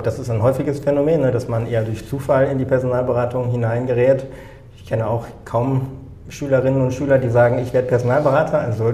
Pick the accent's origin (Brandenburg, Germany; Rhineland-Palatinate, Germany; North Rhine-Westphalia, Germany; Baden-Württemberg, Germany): North Rhine-Westphalia, Germany; now in Berlin, Germany; für mich als fast gebürtigen Kölner, ich bin aus dem Kölner Umland